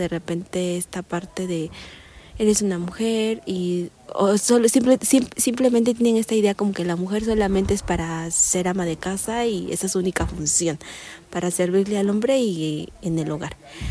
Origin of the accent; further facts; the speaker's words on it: San Miguel Xochixtepec, Oaxaca, Mexico; Yo soy originaria de la Sierra Sur del estado de Oaxaca, de una comunidad llamada San Miguel Xochixtepec.